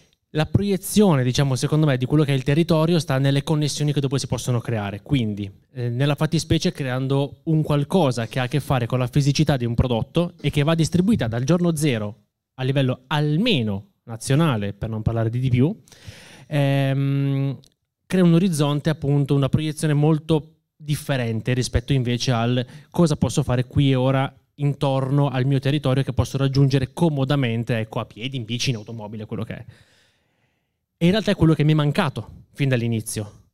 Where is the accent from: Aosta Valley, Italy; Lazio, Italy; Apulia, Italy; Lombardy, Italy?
Aosta Valley, Italy; moved away; Partirei da un punto che io non sono Veneto, e quindi il mio concetto di legame col territorio è diverso rispetto agli autoctoni, comunque a livello regionale. Quindi io da Valdostano sono migrato a...